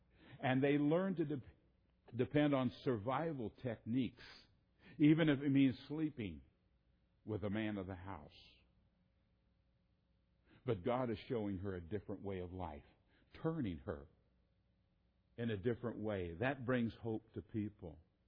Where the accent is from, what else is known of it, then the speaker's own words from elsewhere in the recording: Wisconsin, United States; born there; I was born in Wisconsin. The second born of a dairy farmer